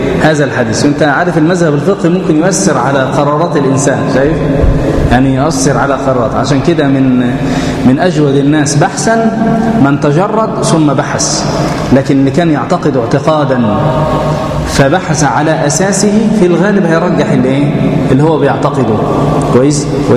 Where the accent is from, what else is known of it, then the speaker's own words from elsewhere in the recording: Egypt; وهو المشهور عندنا في مصر أننا نقنط في صلاة الايه